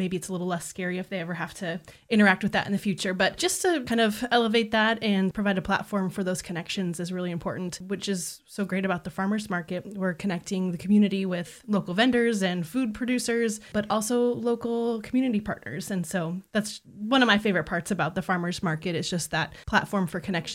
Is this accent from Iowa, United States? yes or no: yes; Des Moines, Iowa, United States; I grew up in Des Moines on Southwest 9th, and so very familiar with sirens growing up.